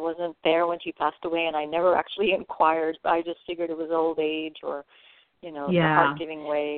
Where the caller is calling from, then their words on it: California, United States; I'm calling from California.